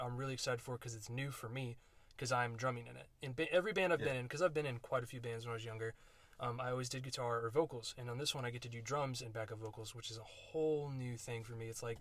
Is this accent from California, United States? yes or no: no; Muskogee, Oklahoma, United States; also born or lived in Texas; I've lived in Muskogee basically my entire life. My whole life. I was born in Texas. I'm Army brat.